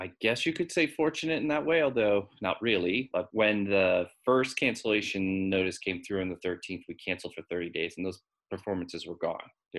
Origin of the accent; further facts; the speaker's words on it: New York, United States; I would say, you know, as a New Yorker, if I'm back to work in the fall and I'm taking the subway every day